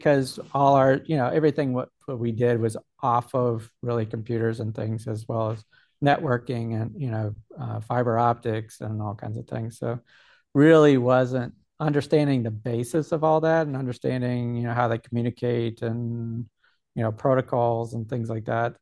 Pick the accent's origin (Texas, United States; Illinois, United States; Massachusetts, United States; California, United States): Texas, United States; Austin; Central around Austin area.